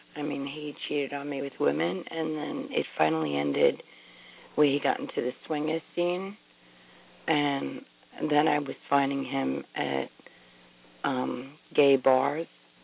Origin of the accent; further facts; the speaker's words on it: New York, United States; I'm from New York.